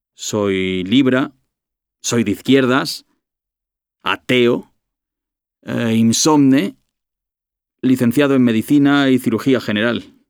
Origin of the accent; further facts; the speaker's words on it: San Sebastián, Basque Country, Spain; born there; Tengo 40 años. Nací en San Sebastián. Tengo un niño de 10 años, Perú, y una niña de 6, Alicia. Soy Libra, soy de izquierdas, ateo